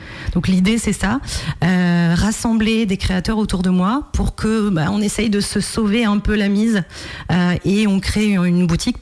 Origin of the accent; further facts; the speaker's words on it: Hauts-de-France, France; moved away as an adult; now in Vendée, France; J'ai grandi pendant 20 ans dans le Nord